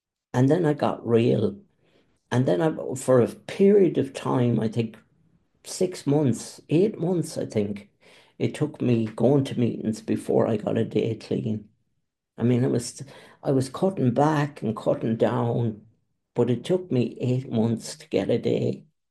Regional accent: Galway, Connacht, Ireland; live on the Aran Islands, which is off the coast of Galway, on the west side of Galway. Galway is my hometown where I'm from.

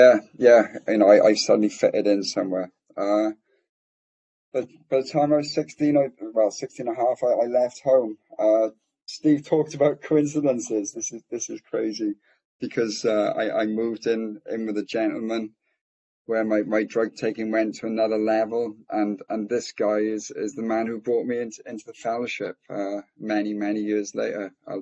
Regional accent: Swansea, Wales, United Kingdom; I'm from Wales in Britain, if you know where that is. It's a beautiful part of the UK. I live on the coast.

